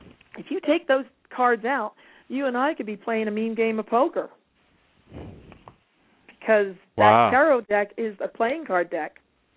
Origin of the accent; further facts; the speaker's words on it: Kannapolis, North Carolina, United States; I'm from the South. I'm from Kannapolis, North Carolina, not far from Charlotte.